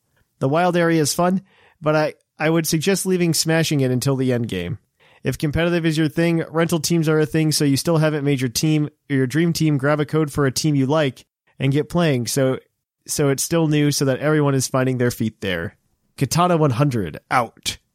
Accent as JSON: {"language": "English", "country": "United Kingdom", "said": "But the most enjoyable part for me, being a Brit, is the overall theme of the game and towns all felt like Britain"}